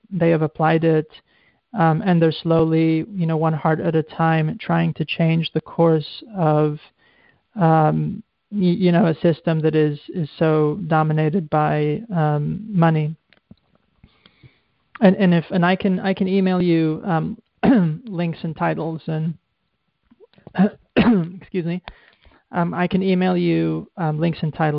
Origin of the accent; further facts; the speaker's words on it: Oakland, California, United States; I'm from Oakland.